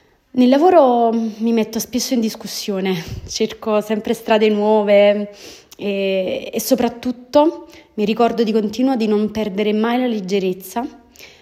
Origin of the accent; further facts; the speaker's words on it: Naples, Campania, Italy; ho 28 anni, sono nata a Napoli